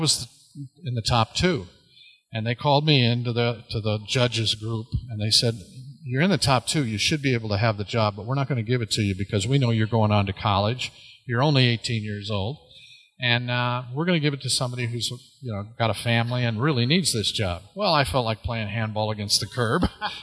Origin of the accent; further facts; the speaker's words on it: Pasadena, California, United States; went through a competitive examination in my hometown of Pasadena, California, to become a draftsman